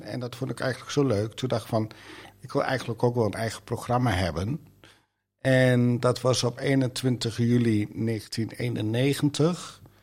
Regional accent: Enter, Overijssel, Netherlands; now in Almelo, Netherlands; Ik ben opgegroeid in Enter. En ik woon sinds 28 december 1989 in Almelo.

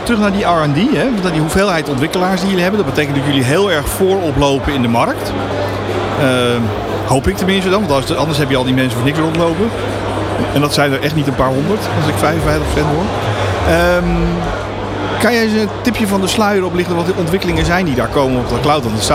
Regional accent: Netherlands; Kunnen we als Hollanders daar gewoon toch rechtstreeks een antwoord op geven dan toch?

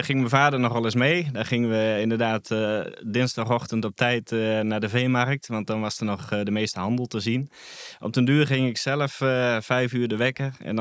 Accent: Doetinchem, Gelderland, Netherlands; En ik ben geboren in de Achterhoek in Doetinchem.

